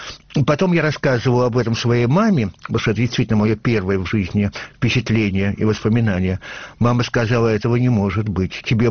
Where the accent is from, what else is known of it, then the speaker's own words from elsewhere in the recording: Tupitsyna, Vologda Oblast, Russia; born there; В паспорте место моего рождения указана деревня Тупицына в Вологодской области. Так что по рождению я тупицынский мужик.